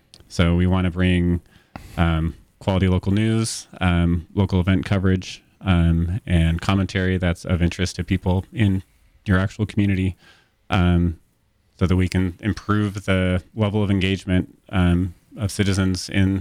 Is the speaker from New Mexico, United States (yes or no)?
no; Oregon, United States; also born or lived in Northern California; I grew up in Southern Oregon, Oregon State, and Northern California.